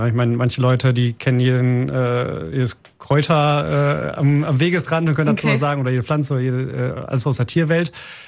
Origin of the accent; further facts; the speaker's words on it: Wuppertal, North Rhine-Westphalia, Germany; Ich bin in Wuppertal aufgewachsen, in Beidenburg